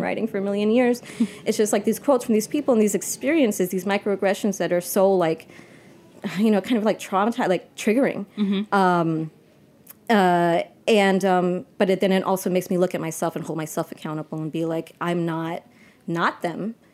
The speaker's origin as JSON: {"language": "English", "region": "New York", "country": "United States", "tie": "born or raised there", "said": "Born and raised in New York. In the States, you know, I went to Ecuador when I was like 21 for the first time."}